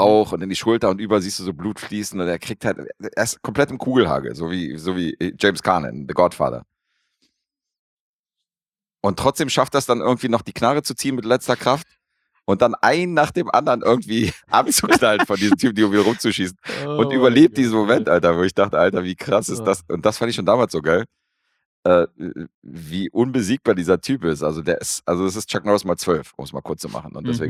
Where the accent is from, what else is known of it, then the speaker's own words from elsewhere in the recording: Berlin, Germany; weil ich bin am Wedding groß geworden, insofern mit vielen türkischen Kumpels und so groß geworden, aufgewachsen und so.